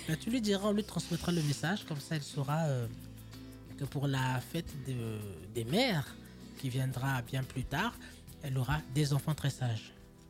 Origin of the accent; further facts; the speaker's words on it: Paris, Île-de-France, France; Je suis parisien, je reste parisien à vie.